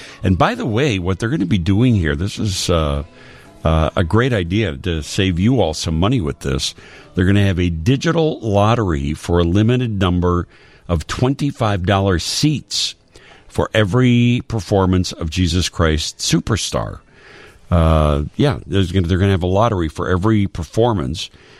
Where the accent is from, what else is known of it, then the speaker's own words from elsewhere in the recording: Glenview, Illinois, United States; I grew up in Glenview.